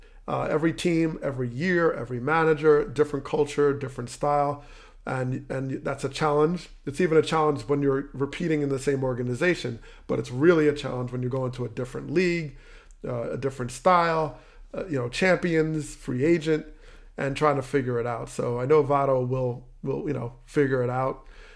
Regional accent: Teaneck, New Jersey, United States; Dave Winfield living in my hometown of Teaneck.

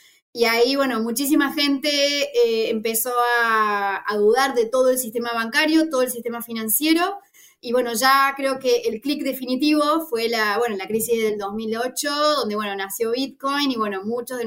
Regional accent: Argentina; una persona de Latinoamérica, como yo, Argentina

